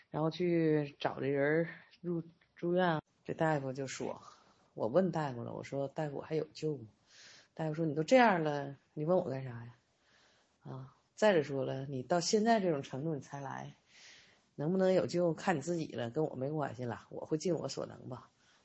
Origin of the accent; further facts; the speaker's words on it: Northeast China, China; 我是东北人啊